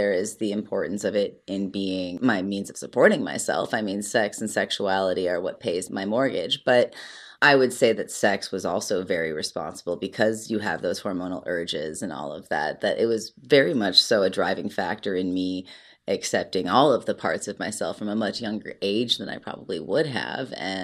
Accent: Cleveland, Ohio, United States; Oh yeah, everybody who follows me, if you do, I'm from Cleveland.

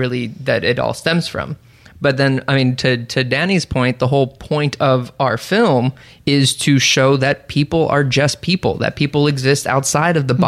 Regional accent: Florida, United States; for me growing up in Florida in high school, before I came out of the closet, it was the same feeling.

